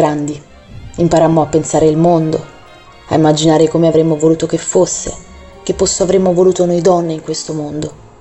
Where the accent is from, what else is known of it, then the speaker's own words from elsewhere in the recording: Asti, Piedmont, Italy; born there; Sono nata ad Asti il 30 aprile 1925. In una famiglia operaia, una famiglia molto povera ma meravigliosa.